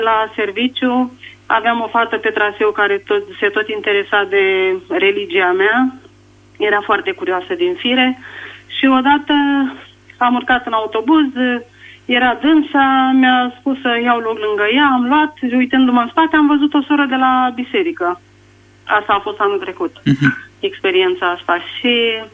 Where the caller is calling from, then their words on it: Buzău, Buzău County, Romania; din Buzău